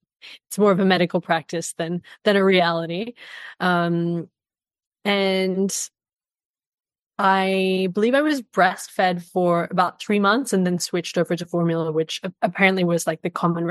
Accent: Singapore; also born or lived in Paris, France / south of France / London, United Kingdom / Australia; Yeah. I was born in Paris and I grew up in Singapore. I finished my high school in the south of France. And then I have lived in Australia. I've traveled a lot in Asia. I have lived in London, probably the longest. I was in London for about 9 years.

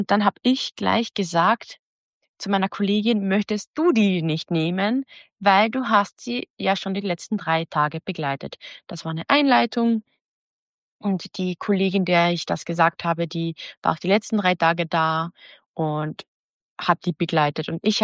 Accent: Austria; moved away as an adult; now in Germany; Ich komme aus Österreich und habe keine Kinder.

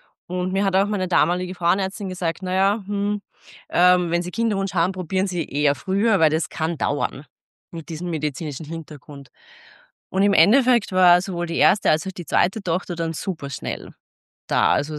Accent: Linz, Upper Austria, Austria; born there; now in Vienna, Austria; Nein, ich bin in Linz geboren.

